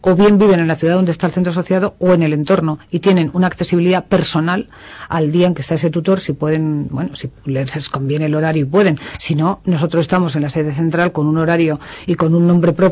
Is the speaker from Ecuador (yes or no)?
no; Madrid, Community of Madrid, Spain; Pero con toda humildad, como madrileña, digo que el madrileño es una variante del español